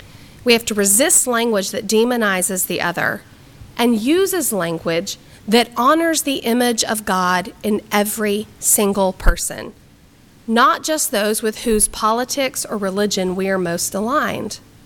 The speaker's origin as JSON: {"language": "English", "region": "Texas", "country": "United States", "lives_now": "Illinois, United States", "said": "I've never seen any, and I'm from Texas, and we have our own share of crazy"}